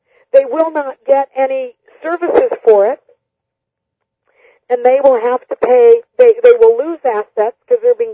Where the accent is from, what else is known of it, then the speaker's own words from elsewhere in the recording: United States; as an American, I did not know what socialism was.